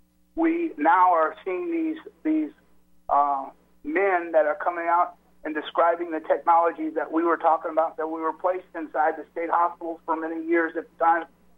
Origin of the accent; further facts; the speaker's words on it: San Francisco, California, United States; my life story and how it started off in San Francisco, the Haight-Ashbury, is where I grew up. I grew up in the Haight-Ashbury.